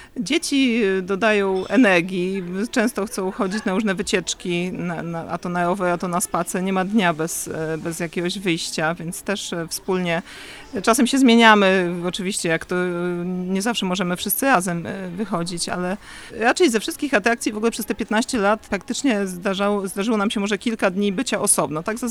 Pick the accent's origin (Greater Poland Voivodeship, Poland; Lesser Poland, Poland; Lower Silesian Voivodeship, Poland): Lower Silesian Voivodeship, Poland; Wrocław; Oboje z mężem urodziliśmy się we Wrocławiu, także jesteśmy rodowitymi wrocławianami.